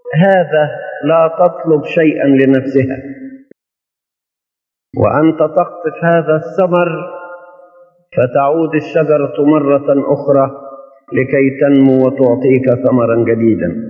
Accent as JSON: {"language": "Arabic", "country": "Egypt", "said": "وعملا واحدا من أجل بلادنا مصر المحبوبة"}